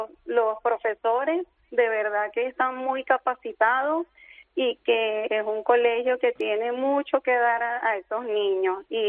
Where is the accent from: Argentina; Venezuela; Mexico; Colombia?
Venezuela; now in Spain; Nosotros salimos de Venezuela, llegamos a Madrid y al ser un cambio de la ciudad a la parte rural